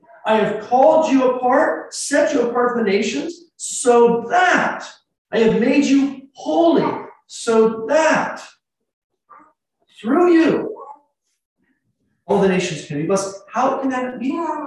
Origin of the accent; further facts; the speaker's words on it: California, United States; I grew up in California, and so I didn't know a lot of the family members there, lots of cousins and uncles and aunts.